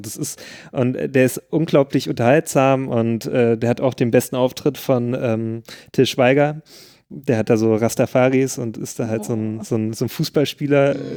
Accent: East Germany, Germany; ich komme halt aus dem Osten

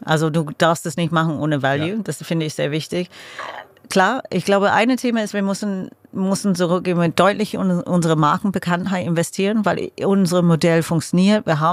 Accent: England, United Kingdom; ich bin Engländerin, deswegen sage ich das ganz offen und ehrlich.

